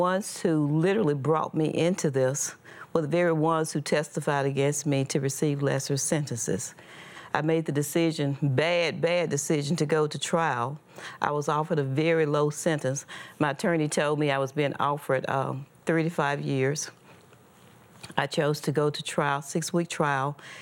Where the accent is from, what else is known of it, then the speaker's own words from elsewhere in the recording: Mississippi, United States; I was born and raised in Mississippi. My mother was no nonsense.